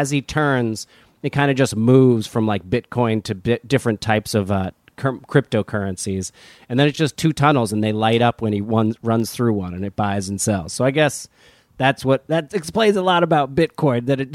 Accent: New Jersey, United States; I'm from Jersey.

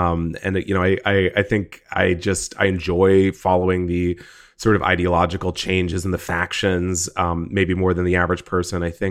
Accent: Texas, United States; growing up in Texas, it was obviously, it was kind of it was everywhere, you know, being Republican.

